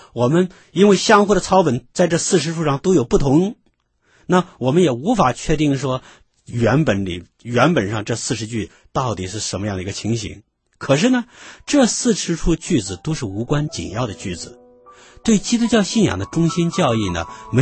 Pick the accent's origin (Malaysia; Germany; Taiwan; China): China; 虽然我们中国人看的是中文圣经，那么韩国人看的是韩文圣经